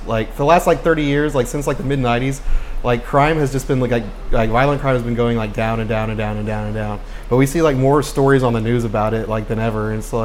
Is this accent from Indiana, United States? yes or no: yes; Peru, Indiana, United States; Yeah. Well, I'm from Peru, Indiana.